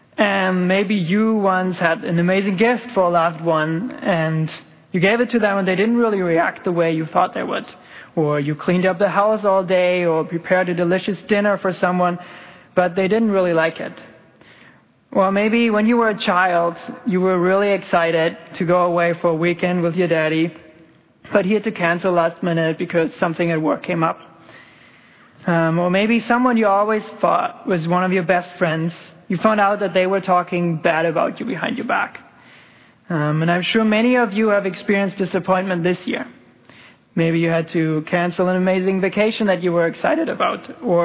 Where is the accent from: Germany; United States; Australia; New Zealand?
Germany; now in Canada; I've been here at Grace Point for about 4.5 years. I came over from Germany then, and the first 2 years here in Canada, I was actually working at this church with another organization.